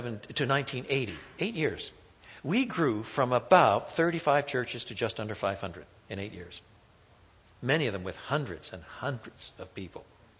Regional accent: Quebec, Canada; also born or lived in Europe; Because I was brought up in French Canada, I lived through the times of pretty brutal oppression in the early 50s when I was just a little gaffer.

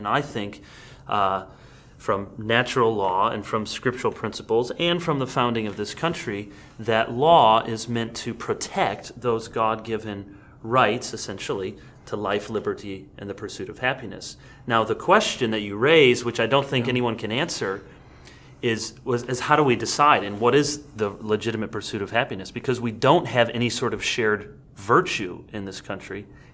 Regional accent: United States; this is here as I'm thinking of as an American

